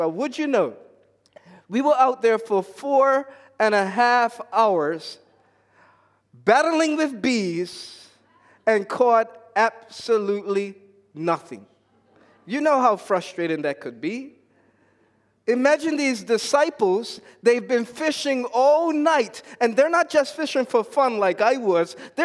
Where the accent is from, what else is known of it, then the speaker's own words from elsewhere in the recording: Bermuda; In growing up in Bermuda, there's lots of fishing that we've done.